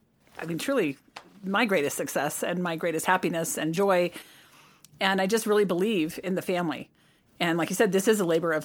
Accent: California, United States; I grew up in California and he was in Washington, D.C. area.

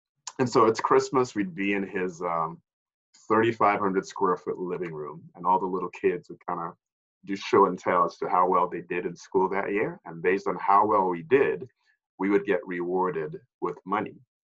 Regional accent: Lagos, Nigeria; now in United States; So I am originally from Lagos, Nigeria, in West Africa. Came to the United States in 1988

